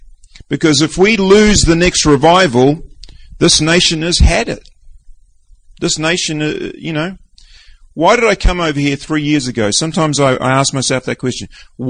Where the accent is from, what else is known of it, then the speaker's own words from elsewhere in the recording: New Zealand; moved away; You know, we come from New Zealand, where and we're a relatively rich country.